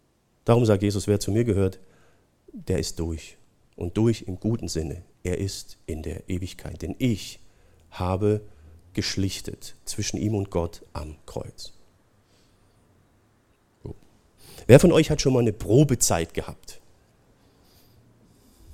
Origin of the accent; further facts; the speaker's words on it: Oberndorf am Neckar, Baden-Württemberg, Germany; wo ich herkomme, Oberndorf am Neckar, ja, heute ist es ja bekannt, da ist Heckler und Koch